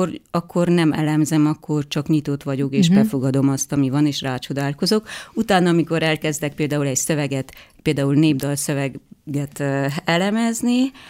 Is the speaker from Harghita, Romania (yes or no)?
yes; Tușnad, Harghita, Romania; now in Hungary; egy nagyon hasonló falusi kulturális közegben, nevezetesen Alcsíkon, Újtusnádon születtem, és ez ugye nagyon közel áll az erdélyi falusi bármely falunak a kultúrájához